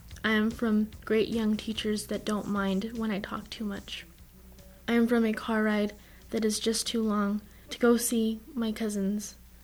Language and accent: English; Albuquerque, New Mexico, United States; I'm from Albuquerque, I'm from here. I lived in a trailer for a while, and it was really nice.